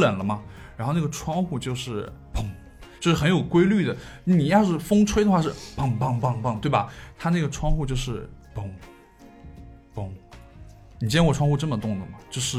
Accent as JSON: {"language": "Chinese", "town": "Suzhou", "region": "Jiangsu", "country": "China", "said": "就是我们苏州那边就是去世之后还是会请和尚过来敲念经啊"}